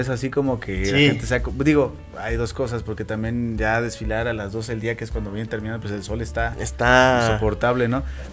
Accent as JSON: {"language": "Spanish", "town": "Pátzcuaro", "region": "Michoacán", "country": "Mexico", "said": "Yo soy mexicano, pero también soy michoacano y además soy pátzcuarense"}